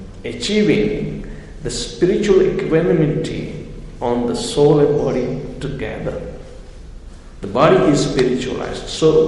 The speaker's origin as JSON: {"language": "English", "country": "India", "said": "If we follow the tradition, which is coming down from the Vedic tradition, we are so proud being Indian that we follow."}